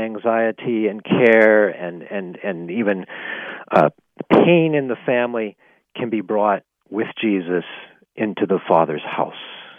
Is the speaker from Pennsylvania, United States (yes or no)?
yes; Pittsburgh, Pennsylvania, United States; I grew up in Pittsburgh.